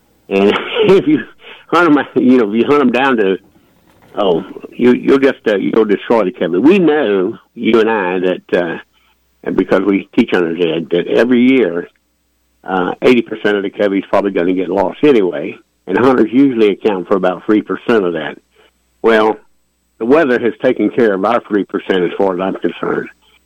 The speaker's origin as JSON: {"language": "English", "region": "Florida", "country": "United States", "also_born_or_lived": "Georgia", "lives_now": "Fort Riley, United States", "said": "I'm from Florida originally, Georgia and Florida, but I just fell in love with Fort Riley"}